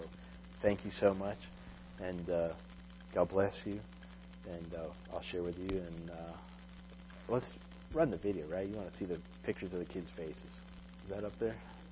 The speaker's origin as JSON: {"language": "English", "region": "Connecticut", "country": "United States", "tie": "born or raised there", "said": "I grew up in Connecticut. I mean, it's natural. We just turn on our faucet, right?"}